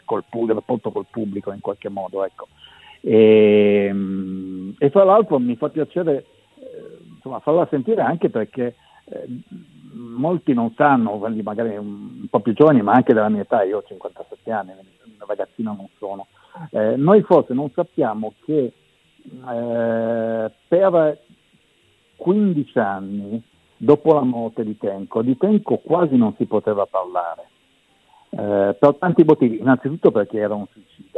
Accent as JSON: {"language": "Italian", "region": "Piedmont", "country": "Italy", "said": "dalle mie parti in Monferrato."}